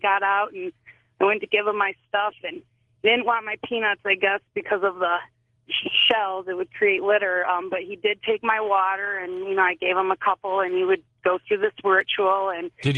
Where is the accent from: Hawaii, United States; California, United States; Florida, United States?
Hawaii, United States; from Hawaii.